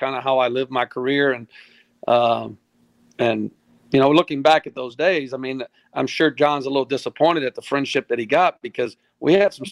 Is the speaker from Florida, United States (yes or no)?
no; Louisiana, United States; I was from the River Parishes in Louisiana, and we had some super stud athletic baseball players in my area.